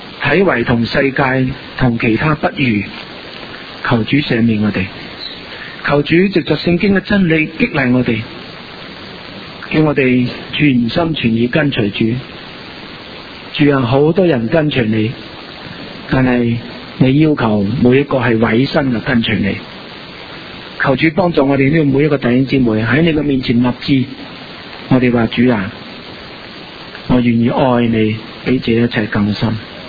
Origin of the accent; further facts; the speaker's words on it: Guangdong, China; accent: Cantonese; 我们广东话说准备一煲